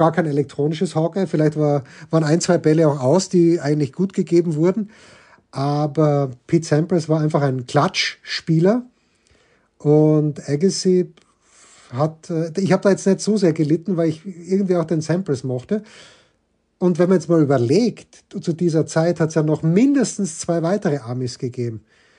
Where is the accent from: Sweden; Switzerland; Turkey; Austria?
Austria; Styria; als Steirer